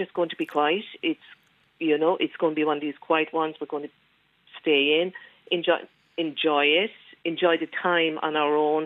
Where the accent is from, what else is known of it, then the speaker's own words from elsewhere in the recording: Ireland; We've survived the famine. We've survived plenty of things. We're Irish.